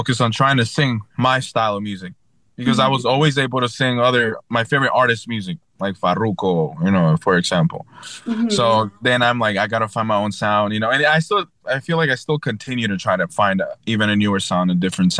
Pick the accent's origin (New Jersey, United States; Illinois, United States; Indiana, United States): New Jersey, United States; Dover; also born or lived in Honduras; So I reside most of my life in Dover, New Jersey.